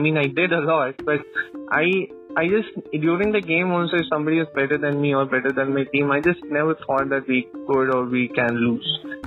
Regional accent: Jamshedpur, Jharkhand, India; So I grew up in Jamshedpur, okay, and in Jamshedpur we have grounds everywhere and anywhere.

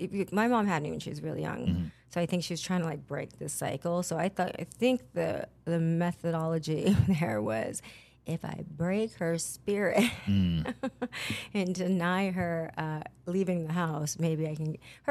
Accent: La Jolla, California, United States; also born or lived in Texas; I was from Texas, but my mom went through great lengths. So I would have the benefit of living in La Jolla, California. So I went to La Jolla High School.

